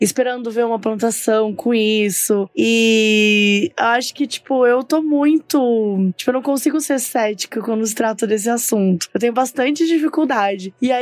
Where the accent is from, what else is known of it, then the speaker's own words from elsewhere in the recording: Minas Gerais, Brazil; Cara, eu sou de Minas Gerais, então assim, pra mim, a ideia de encontrar com ET sempre foi muito romantizada.